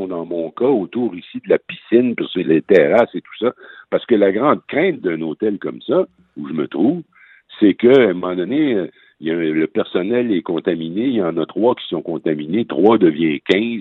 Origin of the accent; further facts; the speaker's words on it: Rimouski, Quebec, Canada; moi, je viens de Rimouski, il n'y a pas un cas à Rimouski